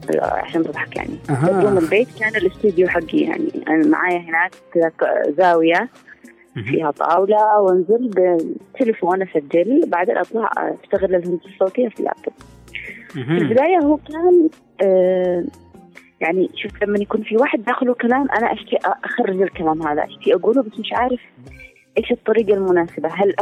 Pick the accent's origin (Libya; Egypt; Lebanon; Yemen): Yemen; حقنا احنا كيمنيين بموروثنا وثقافتنا